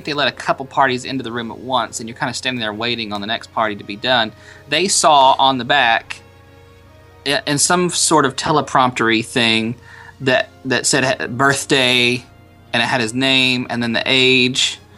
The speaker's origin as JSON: {"language": "English", "town": "Detroit", "region": "Michigan", "country": "United States", "said": "I'm from Detroit."}